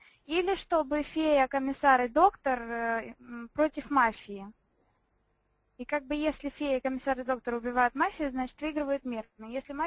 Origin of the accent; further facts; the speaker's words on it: Tiraspol, Transnistria, Moldova; Я из Тирасполя, сестра Ильи.